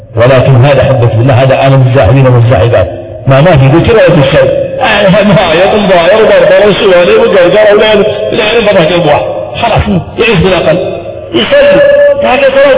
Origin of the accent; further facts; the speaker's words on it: Riyadh, Riyadh Province, Saudi Arabia; وجدوا عندنا في الرياض 40% من الزوجات تنتهي بالطلاق